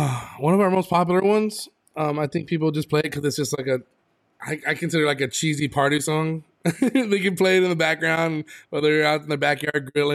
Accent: San Antonio, Texas, United States; I grew up playing mariachi in San Antonio

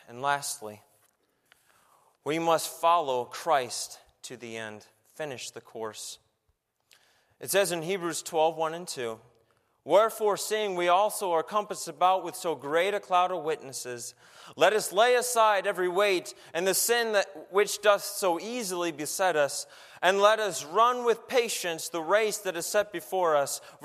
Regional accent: Minnesota, United States; I grew up in Minnesota and we're pretty patient, right?

